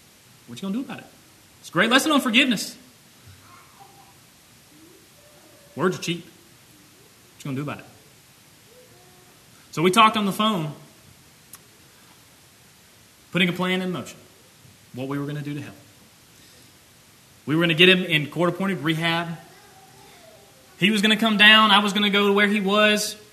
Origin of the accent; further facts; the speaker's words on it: the South, United States; I'm from the South. We have to relate everything to football.